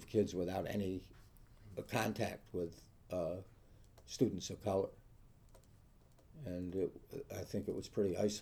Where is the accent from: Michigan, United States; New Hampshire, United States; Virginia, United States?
New Hampshire, United States; Because I was from New Hampshire, and the kids, there were a huge number of progressive kids from New York and the East Coast